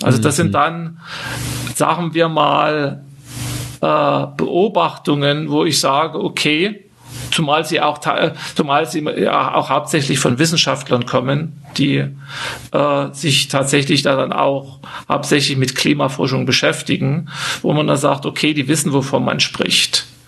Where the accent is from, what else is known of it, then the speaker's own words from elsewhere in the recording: Saxony, Germany; ich komme aus Sachsen, aus der Leipziger Gegend.